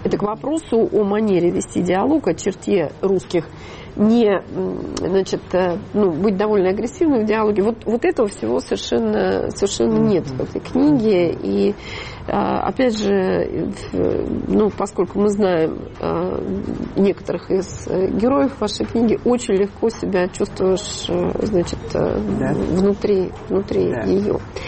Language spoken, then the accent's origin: Russian; Voronezh, Voronezh Oblast, Russia; поскольку я родом из Воронежа